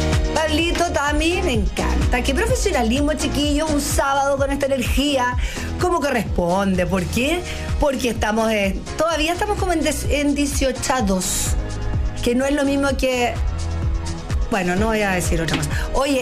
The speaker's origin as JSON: {"language": "Spanish", "country": "Chile", "said": "yo soy tremendamente orgullosa de ser chileno. Chilena, y por donde he vivido en mi vida, siempre me preocupo de dejar la bandera bien, bien puesta, bien en alto"}